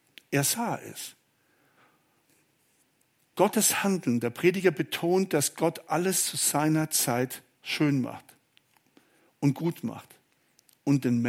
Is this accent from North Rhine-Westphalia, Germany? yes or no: no; Lampertheim, Hesse, Germany; Als kleiner Junge in Lampertheim am Baggersee, die relativ unbefestigt waren, also die waren unbefestigt, noch nicht mal relativ, fing ich an zu schwimmen.